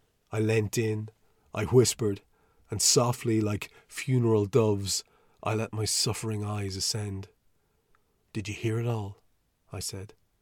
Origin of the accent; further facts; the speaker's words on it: Ireland; he speaks, of course, and writes in an idiom that is inherently familiar to me as an Irishman.